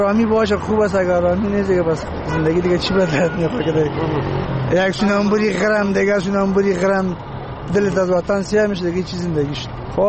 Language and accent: Persian; Kabul, Afghanistan; از کابل هستم.